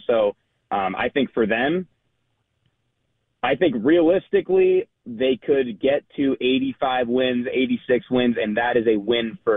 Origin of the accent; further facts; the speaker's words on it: Pittsburgh, Pennsylvania, United States; I'm from Pittsburgh, so originally a Pirates fan, kind of becoming a Tigers fan since I'm out here.